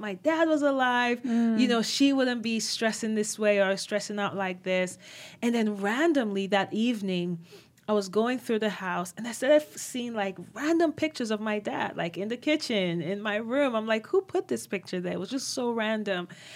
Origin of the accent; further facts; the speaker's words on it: Nigeria; So I was born and raised in Nigeria.